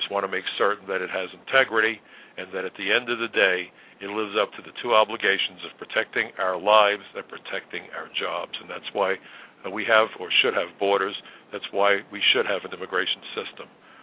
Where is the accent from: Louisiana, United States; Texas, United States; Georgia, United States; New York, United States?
New York, United States; New York City; He comes from the South. I come from the North. He comes from a rural area. I come from New York's biggest, from America's biggest city. He speaks with a Southern accent. I certainly don't.